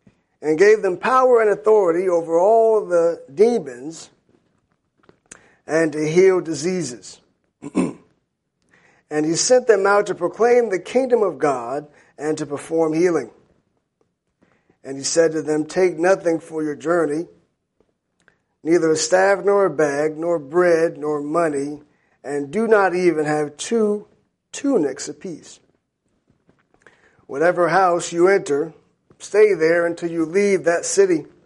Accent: Jacksonville, Florida, United States; growing up in Jacksonville, where I'm from, many men would call themselves an apostle.

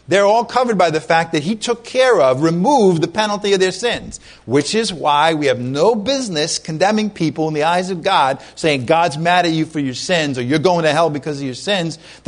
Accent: Ireland; I'm Irish. I used to be Catholic. My father was a teacher of English. My mother was a teacher as well.

